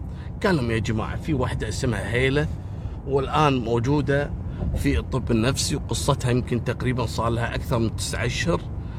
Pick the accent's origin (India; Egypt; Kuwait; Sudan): Kuwait; Al Ahmadi Governorate; بجهة الأحمدي عندنا في الكويت قريبة من الحدود المملكة العربية السعودية من اتجاه الخفجي